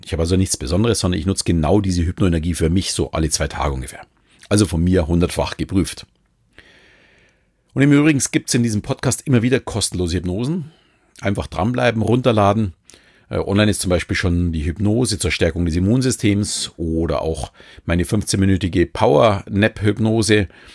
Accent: Munich, Bavaria, Germany; born or raised there

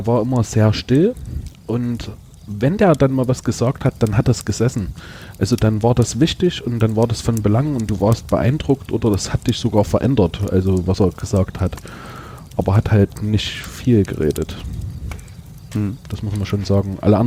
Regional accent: Thalheim, Saxony, Germany; Du würdest mich in Thalheim antreffen, das ist im schönen Erzgebirge, also Kreis Stolberg, jetzt Erzgebirgskreis. Und ich habe damals in so einer Plattenbausiedlung gewohnt

